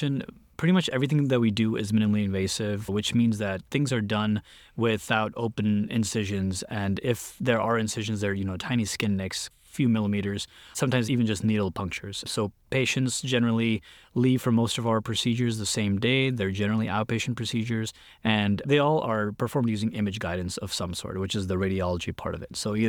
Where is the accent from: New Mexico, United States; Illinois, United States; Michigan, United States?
Illinois, United States; Chicago; I'm originally from Chicago. I still live there actually with my wife and one daughter.